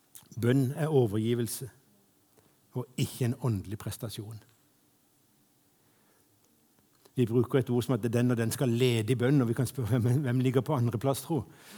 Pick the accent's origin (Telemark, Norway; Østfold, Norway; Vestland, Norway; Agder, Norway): Agder, Norway; Kristiansand; hjemme i Kristiansand på Lund, en bydel i Kristiansand.